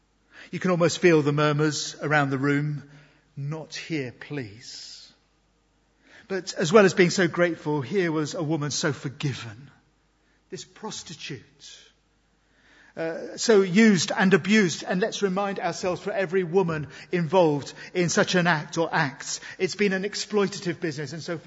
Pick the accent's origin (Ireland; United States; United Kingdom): United Kingdom; I know we're British, most of us at least.